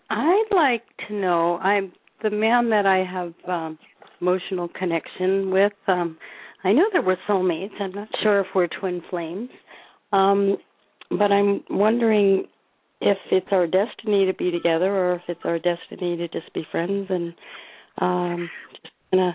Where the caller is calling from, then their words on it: Oregon, United States; From Oregon.